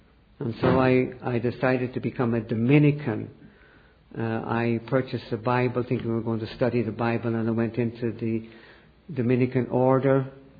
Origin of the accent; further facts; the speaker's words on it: Dublin, Leinster, Ireland; I grew up in Dublin, Ireland, a very devout Catholic family where we prayed the rosary and did all the Catholic things, and I was trained by the Jesuits.